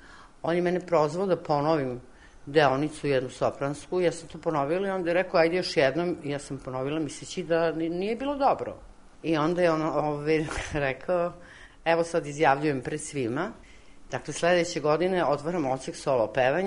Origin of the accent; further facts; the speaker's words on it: Pristina, Kosovo; ja sam čista kosovka devojka, devojka nisam više, ali u svakom slučaju rođena sam u Prištini, majka je moja rođena u Prizrenu i otac i majka i praktično mnogo generacije pre toga, ja ne bih da kažem sada, ali starosedeoci sa Kosova baš.